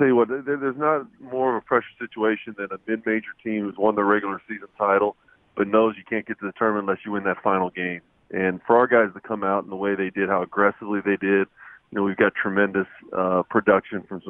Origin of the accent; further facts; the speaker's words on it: Kentucky, United States; I'm from Northern Kentucky.